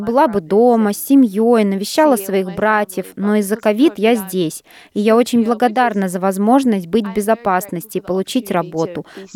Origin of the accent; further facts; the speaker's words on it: Australia; Температура понижалась до -35, а я приехала из Австралии.